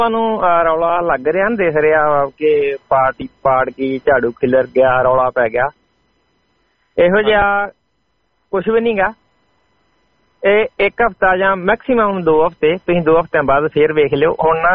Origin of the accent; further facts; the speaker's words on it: Tarn Taran, Punjab, India; ਹੁਣ ਇਹ ਮੈਂ ਤਰਨ ਤਾਰਨ ਤੋਂ ਹਾਂ, ਹੁਣ ਇਹ ਆ ਉਹ ਸਾਡੇ ਏਰੀਏ ਦੇ ਵਿੱਚ ਹੀ ਆ